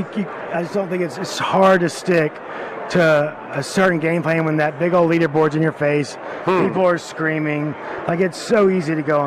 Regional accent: Shreveport, Louisiana, United States; I'm from Shreveport, Louisiana, so it's about a 2.5-hour drive to Oaklawn.

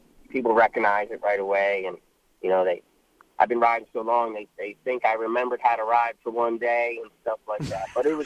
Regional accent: Delaware, United States; I grew up in Delaware, which was, you know, it's not too far.

